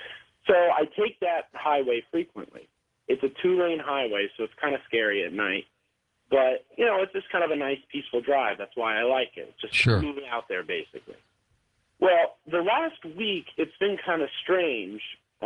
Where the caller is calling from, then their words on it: Las Vegas, Nevada, United States; I'm calling from Las Vegas, Nevada.